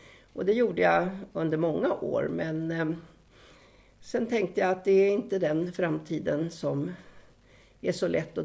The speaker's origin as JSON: {"language": "Swedish", "town": "Stockholm", "region": "Stockholm County", "country": "Sweden", "tie": "born or raised there", "also_born_or_lived": "Norrtälje / California", "said": "Jag är född i Norrtälje, men mina föräldrar flyttade till Stockholm när jag var 2 år."}